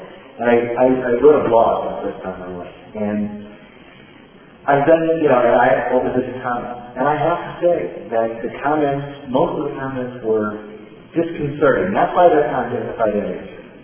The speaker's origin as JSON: {"language": "English", "town": "San Francisco", "region": "California", "country": "United States", "tie": "born or raised there", "said": "this was 16 years as I grew up in San Francisco, I'm a Yankee."}